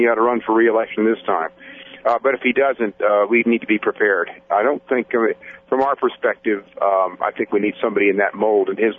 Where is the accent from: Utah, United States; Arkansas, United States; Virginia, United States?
Virginia, United States; I'm from Northern Virginia, which has been a little bit at odds with the rest of the state in terms of how we've handled issues.